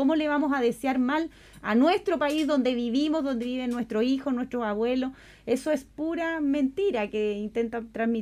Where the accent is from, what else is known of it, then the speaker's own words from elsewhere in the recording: Chile; soy mujer chilena, mamá, quiero que nuestro país le vaya bien.